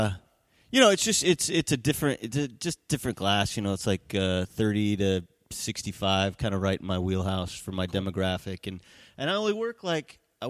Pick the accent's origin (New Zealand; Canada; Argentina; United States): United States; Las Vegas, Nevada; So, where are you from? And I go, Las Vegas.